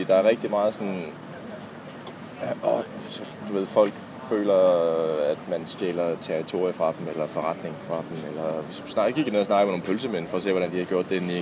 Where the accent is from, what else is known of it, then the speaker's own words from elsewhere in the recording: Odense, Region of Southern Denmark, Denmark; så den blev bygget om i Odense, hvor jeg er fra.